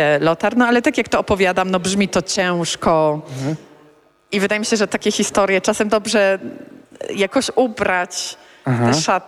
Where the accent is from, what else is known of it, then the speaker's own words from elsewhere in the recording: Szczecin, West Pomeranian Voivodeship, Poland; To Szczecin, moje rodzinne miasto.